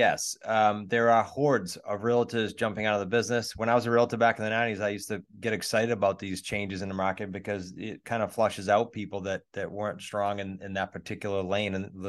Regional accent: New England, United States; Our personalities might not fit. We're from New England. Who knows?

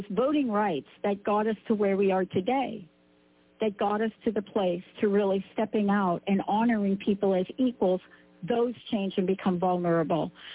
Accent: New York, United States; I'm a kid from New York, so I understand where the battle took place

